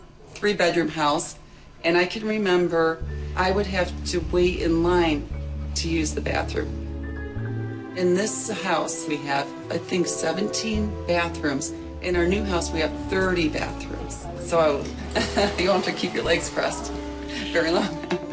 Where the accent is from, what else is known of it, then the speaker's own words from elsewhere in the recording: Binghamton, New York, United States; When I grew up in Binghamton, New York, pretty much the only place to work and make money was IBM.